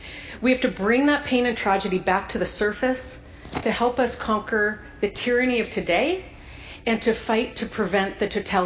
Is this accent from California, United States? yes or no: yes; California, United States; I'm a neurologist from Southern California